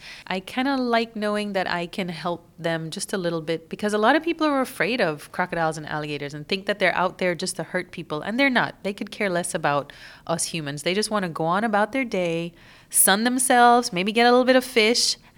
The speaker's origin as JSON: {"language": "English", "country": "Belize", "said": "because I'm from Belize, where we have lots of beautiful places."}